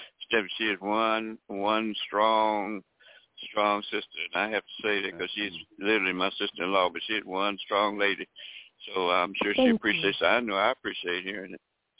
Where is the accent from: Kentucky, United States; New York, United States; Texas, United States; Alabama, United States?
Alabama, United States; Tuskegee; I grew up in a small town. I grew up in Tuskegee, Alabama, mm-hmm. and there was probably less than 10,000 people in that whole town, and about half were black, half were white.